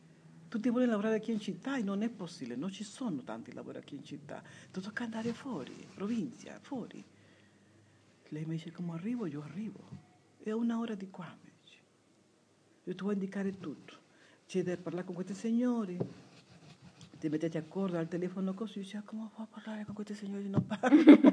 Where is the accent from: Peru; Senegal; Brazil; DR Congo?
Peru; Guarda che io sono del Perù.